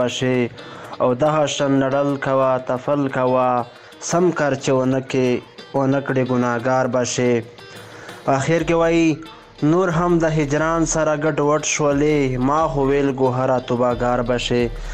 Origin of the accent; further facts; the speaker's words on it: Bannu, Khyber Pakhtunkhwa, Pakistan; د پاکستان بنو زیلی څخه یم.